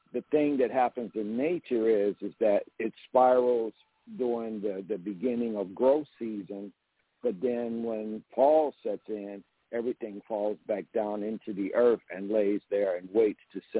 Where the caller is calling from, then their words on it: Eatonton, Georgia, United States; in the Stolen Land of the Muscogee Creek in Eatonton, Georgia.